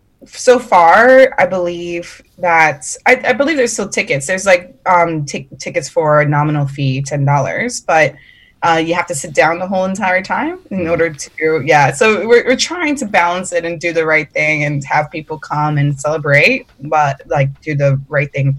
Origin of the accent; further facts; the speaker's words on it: New York, United States; now in Australia; Originally, but I've lived here long enough that I say things like reckon and pardon.